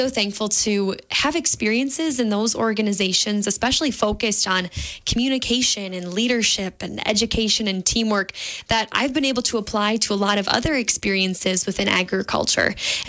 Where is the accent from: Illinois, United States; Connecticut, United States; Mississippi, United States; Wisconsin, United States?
Wisconsin, United States; Poynette; I am from Poinette, Wisconsin, so about half an hour north of Madison, give or take.